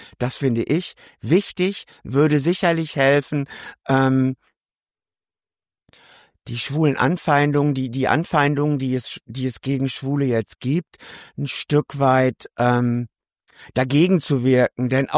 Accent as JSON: {"language": "German", "region": "North Rhine-Westphalia", "country": "Germany", "tie": "born or raised there", "said": "eine Kittelschürze, die ich aus meiner Jugend im Ruhrgebiet kenne."}